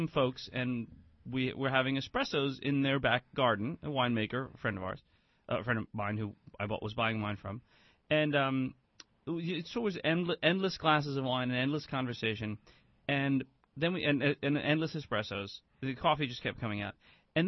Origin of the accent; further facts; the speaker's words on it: Ireland; See now, Mark's father is French, and I'm Irish, right?